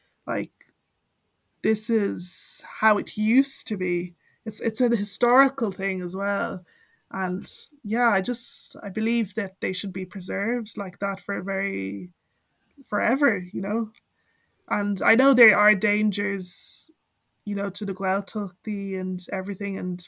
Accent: Dublin, Leinster, Ireland; Yeah, so like you said, I grew up in Dublin.

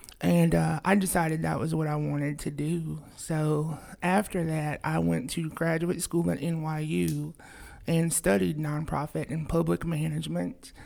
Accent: Cleveland, Tennessee, United States; I'm from the area. I grew up in Cleveland, Tennessee.

